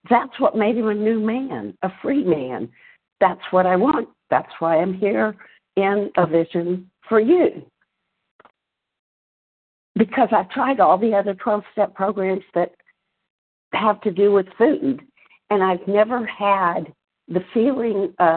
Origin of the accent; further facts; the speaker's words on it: Texas, United States; Hi, y'all. … from Texas.